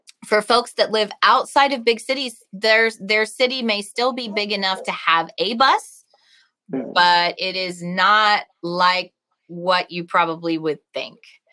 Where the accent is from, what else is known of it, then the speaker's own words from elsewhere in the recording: the South, United States; I grew up in the South, and my grandfather used to race cars, stock cars, though.